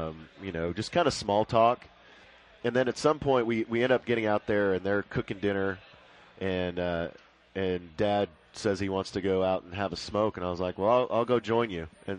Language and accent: English; Texas, United States; you would think I'm the one from Texas, so I should be the one who's into hunting and fishing and listening to country music